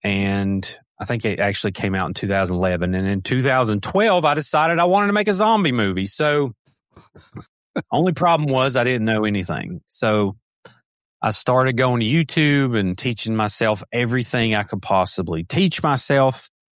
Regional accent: Ashland, Kentucky, United States; born there; So basically, I was born in Ashland, Kentucky, which is still Appalachia. It's eastern Kentucky in Boyd County.

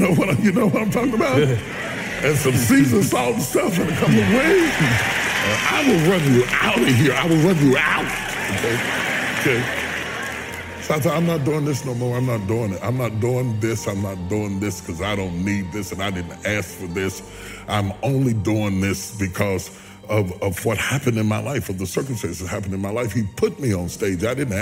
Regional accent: West Virginia, United States

